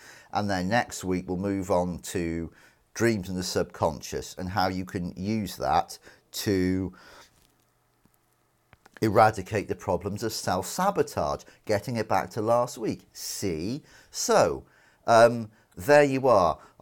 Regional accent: United Kingdom; even though I am British.

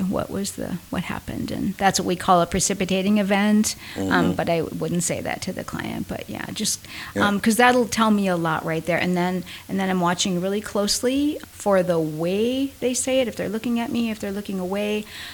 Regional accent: Montana, United States; maybe this is because I'm from Montana and Glacier National Park is right outside my dining room

